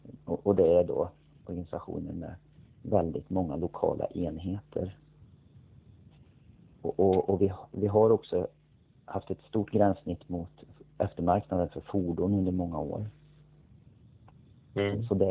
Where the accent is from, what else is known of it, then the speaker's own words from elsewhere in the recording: Arvika, Värmland, Sweden; moved away as an adult; now in Stockholm, Sweden; Jag kommer från Värmland från början. Arvika och en liten by utanför Arvika. Jag har bott i Stockholm sen jag blev vuxen så att säga efter gymnasiet.